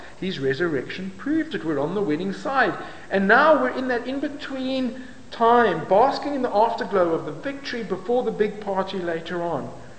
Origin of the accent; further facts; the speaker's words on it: South Africa; I'm a British South African.